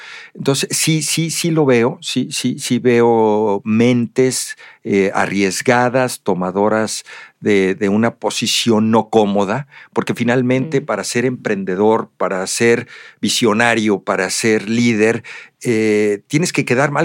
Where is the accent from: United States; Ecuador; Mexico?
Mexico; Como muchos mexicanos y muchas empresas, creímos en México.